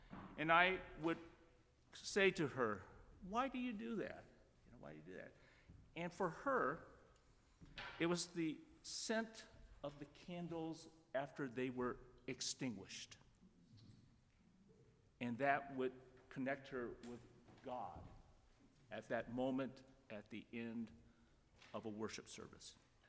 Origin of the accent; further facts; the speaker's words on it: Los Angeles, California, United States; growing up in Los Angeles, I remember smoggy days, which resulted in polluted air, awful odor, and blocked the view of the mountains near our home.